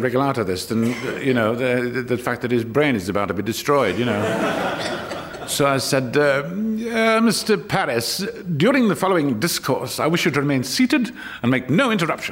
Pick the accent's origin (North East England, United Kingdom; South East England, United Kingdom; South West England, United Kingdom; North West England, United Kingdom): North East England, United Kingdom; accent: Geordie; I come from the Northeast, it's when anybody tries to do a Geordie accent, it makes me want to vomit